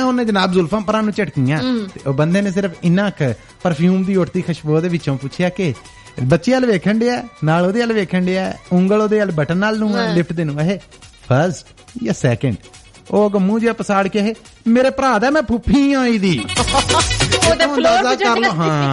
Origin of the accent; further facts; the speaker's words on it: Punjab, India; ਅੰਗਰੇਜ਼ੀ ਦੇ ਮਾਮਲੇ ਦੇ ਵਿੱਚ ਨਾ ਸਾਡਾ ਪੰਜਾਬੀਆਂ ਦਾ ਹੱਥ ਸਿਰ ਮਾੜਾ ਨਹੀਂ ਗਾ